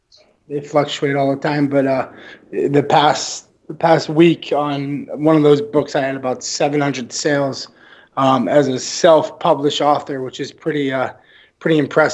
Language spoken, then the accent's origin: English; Foxborough, Massachusetts, United States; Originally, I'm from a small town called Foxborough, Massachusetts, which, as you guys know, it's football season right now. It's where the Gillette Stadium is. I grew up a diehard Patriot fan